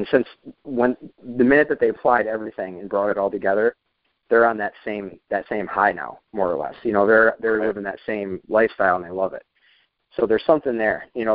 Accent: New York, United States; And I'll tell them I'm from New York

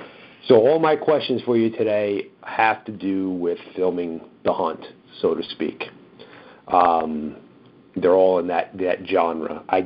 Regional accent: Brooklyn, New York, United States; I'm from Brooklyn. We don't pay attention to grammar.

